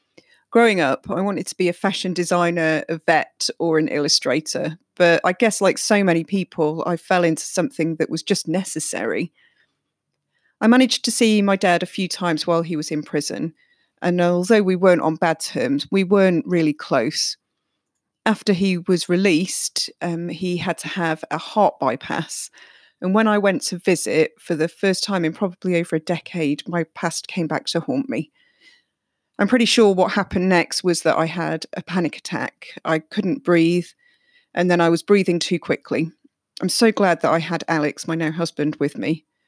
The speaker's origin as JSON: {"language": "English", "town": "Manchester", "region": "North West England", "country": "United Kingdom", "tie": "born or raised there", "also_born_or_lived": "Aberdeen", "said": "I was born in Aberdeen, but grew up in a fairly rough area of Manchester. As you can hear, I've lost most of my accent, but people down here in Sussex and Surrey know that I'm not from round here because I still say things like grass and bath."}